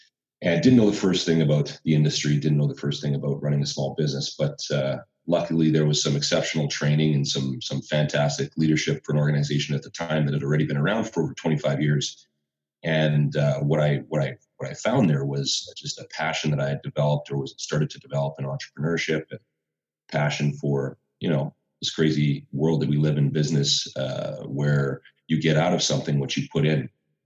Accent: Canada; But when I think, born and raised in Canada

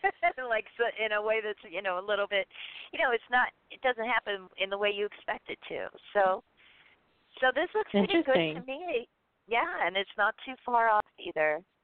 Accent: Pennsylvania, United States; I grew up outside of Pittsburgh. I love Pittsburgh.

